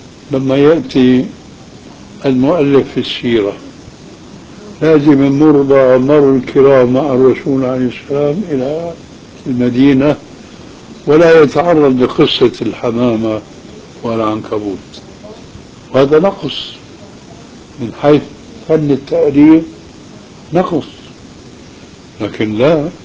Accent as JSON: {"language": "Arabic", "country": "Syria", "said": "وكان هذا كما يقولون عندنا في سوريا وش الضيق."}